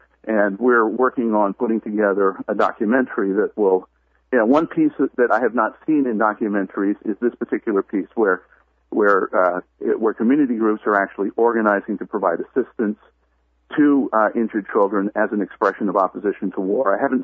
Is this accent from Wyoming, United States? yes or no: yes; Wyoming, United States; But I grew up in Wyoming. In fact, I dropped out of the high school that Dick Cheney graduated from, which looks wonderful on a resume.